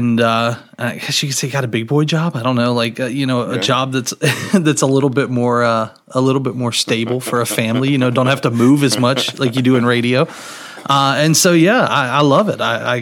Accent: Raleigh, North Carolina, United States; I grew up in Raleigh. Went to high school up at Wakefield High School in Raleigh.

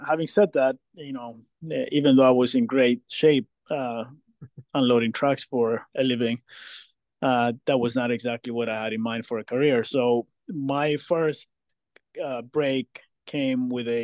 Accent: Cyprus; now in United States; I was born and raised in Cyprus, which is an island in the Mediterranean. For those of you who need a small geography lesson, it's a very small place. I've been in the States for quite a long time

